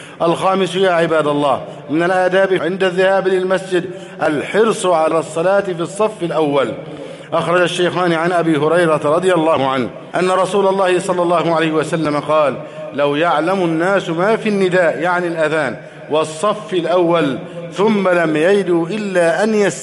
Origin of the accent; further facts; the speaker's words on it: Egypt; اللهم احفظ بلدنا مصر أمنا أمانا